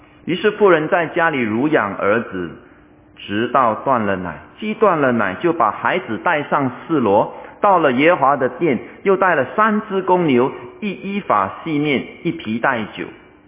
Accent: Singapore; 通过这个游戏让我们想我们新加坡人追寻怎么样的一个美好的生活

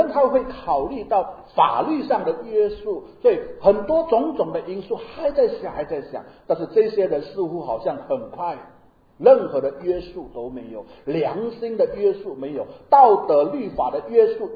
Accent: Indonesia; 我们印尼人，我们印尼华人过去有一句流行的一句话

